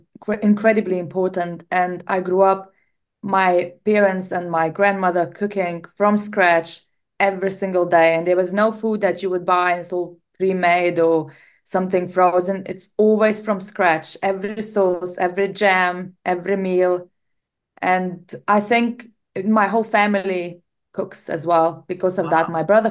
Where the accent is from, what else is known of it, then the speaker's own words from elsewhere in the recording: Lithuania; English is a second language; moved away as an adult; now in United Kingdom; I left Lithuania more than around 20 years ago, which means I've embarked on a journey in UK and other countries